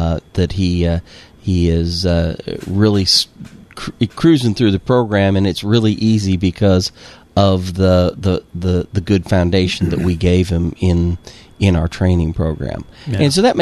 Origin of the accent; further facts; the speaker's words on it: Illinois, United States; also born or lived in Cincinnati, United States; I'm from Illinois.